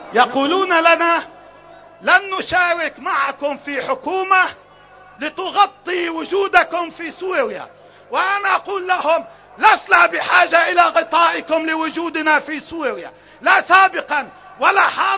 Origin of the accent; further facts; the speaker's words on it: Lebanon; على وحدتنا الوطنية كلبنانيين وعيشنا المشترك ومصيرنا الواحد